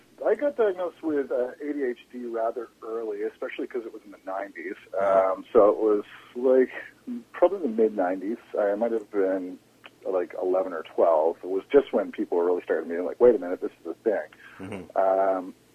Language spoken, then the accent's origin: English; Fredericton, New Brunswick, Canada; also born or lived in Toronto; I'm from Fredericton originally. I do have family in St. Andrews, New Brunswick, too. But, you know, classic kid from a smallish town. I grew up kind of dreaming of getting out of here. I moved to Toronto and spent some time in Toronto.